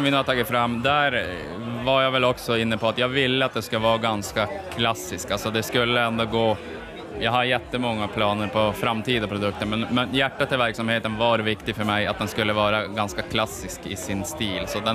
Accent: Piteå, Norrbotten County, Sweden; bara nu för att vi är från Piteå kanske många tänker att det ska ha med Norrbotten att göra.

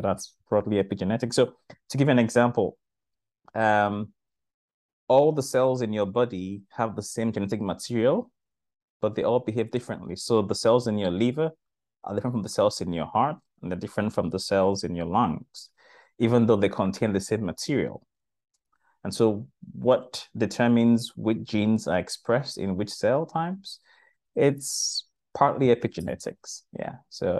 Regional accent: Nigeria; born there; English is a second language; So I'm a Nigerian by birth, and I got a scholarship to study medicine.

